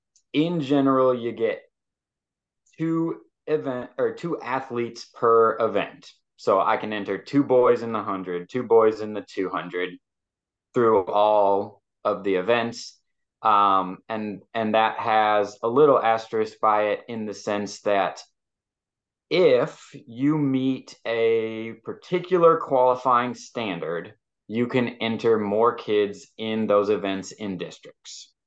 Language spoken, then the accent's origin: English; St. Louis, Missouri, United States; I grew up in St. Louis, so I have the high school experience in the state as well.